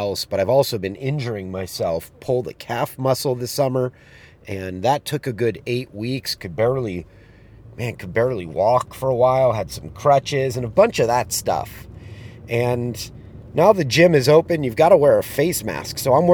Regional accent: Los Angeles, California, United States; You know, I grew up in Los Angeles.

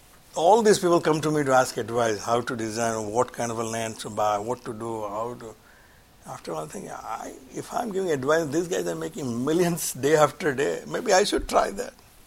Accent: Surat, Gujarat, India; when I was growing up in Surat in a street, there was a Kadiwala family who were, they were basically a grocery shop there.

